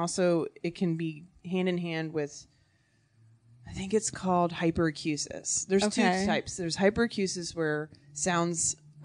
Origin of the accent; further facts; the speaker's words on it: Virginia, United States; now in Los Angeles, United States; I'm from Virginia.